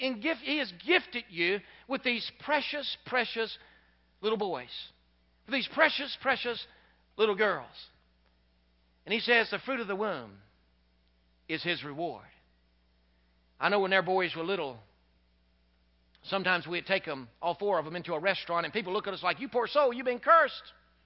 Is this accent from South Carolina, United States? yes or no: no; Lynchburg, Virginia, United States; I remember when I was growing up on Fillmore Street in downtown Lynchburg, Virginia. And again, as I said, I was the youngest of 8.